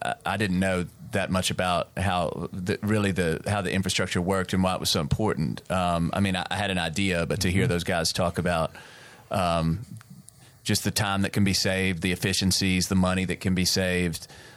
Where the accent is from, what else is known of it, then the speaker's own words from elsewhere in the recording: Memphis, Tennessee, United States; Well, I'm from Memphis, which is Memphis, Tennessee, so I understood what they were trying to say.